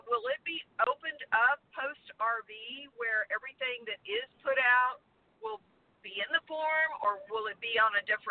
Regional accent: Texas, United States; I said, "Oh, no, I was born in Texas." So I kind of had to live with that. It's like, I'm talking, I'm a Texan here.

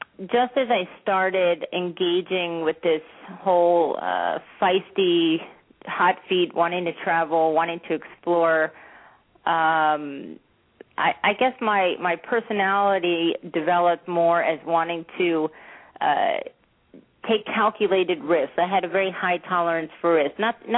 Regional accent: Florida, United States; I grew up in South Florida. I had three brothers growing up, and I grew up in a pretty middle-class Jewish family with your typical neuroses, as you would say.

